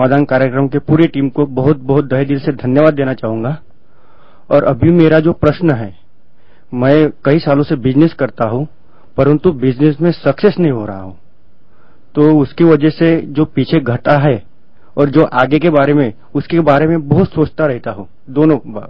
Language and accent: Hindi; Nagpur, Maharashtra, India; मैं नागपुर महाराष्ट्र से हूँ